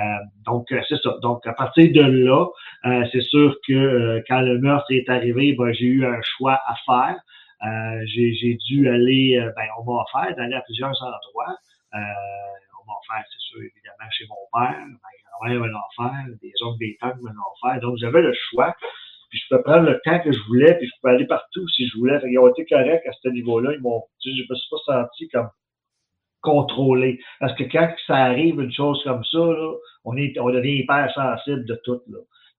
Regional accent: Longueuil, Quebec, Canada; also born or lived in Neguac, New Brunswick; je suis né à Neguac en 1967. J'ai une sœur handicapée intellectuelle qui est née en 1969 aussi à Neguac. En 1970, on est déménagé sur la rue Sainte-Hélène à Longueuil.

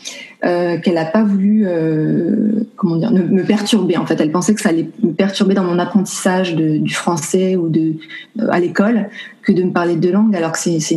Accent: France; Alors moi, je suis née, j'ai grandi en France, mais mon père est guadeloupéen.

